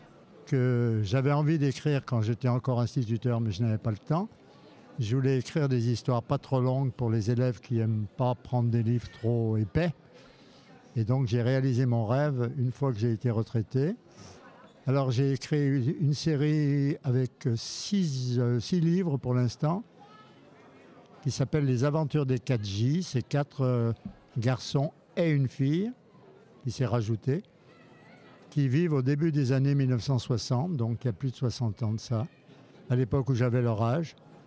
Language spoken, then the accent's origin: French; Vienne, Auvergne-Rhône-Alpes, France; J'aime l'histoire et en particulier l'histoire de ma ville natale. J'ai aussi une histoire en deux tomes qui se passe au Moyen-Âge, à Vienne, toujours à Vienne.